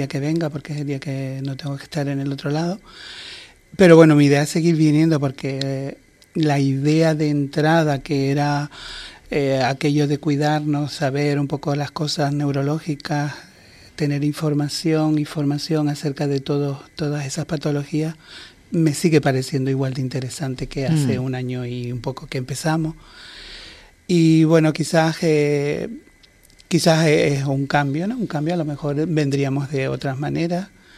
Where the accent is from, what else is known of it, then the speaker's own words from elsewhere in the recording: Canary Islands, Spain; porque yo también soy majorero. Supuestamente los majoreros tenemos fama de raro